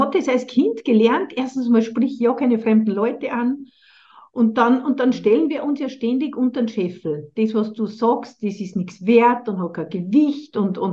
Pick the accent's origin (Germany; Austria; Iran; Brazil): Austria; Salzburg; Und ich komme ja aus der Stadt Salzburg